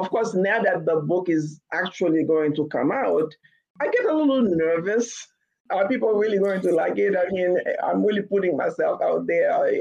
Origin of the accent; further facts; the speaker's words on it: Haiti; now in United States; Coming here from Haiti, it's funny, I just wrote something today and along the line of how when I came here from Haiti, which is an all Black country, right?